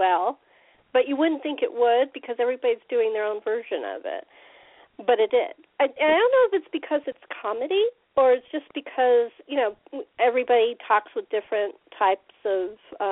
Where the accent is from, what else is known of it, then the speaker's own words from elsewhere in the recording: California, United States; I'm a Californian, born, bred, lived other places in the country, which got mixed into my accent.